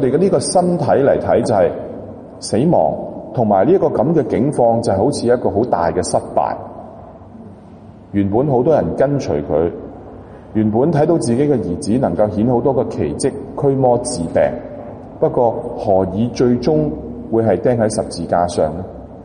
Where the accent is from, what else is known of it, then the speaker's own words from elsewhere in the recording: Guangdong, China; 还要所谓我们广东人讲的白头人送黑头人